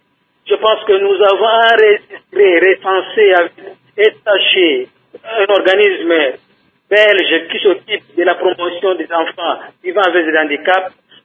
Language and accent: French; Kikwit, Kwilu, DR Congo; qu'ils enseignent chez nous à Botamon, à Kikwite